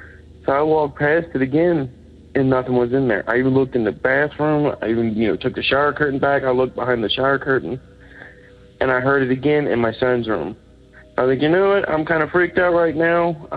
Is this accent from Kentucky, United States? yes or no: yes; Florence, Kentucky, United States; I'm from Florence, Kentucky.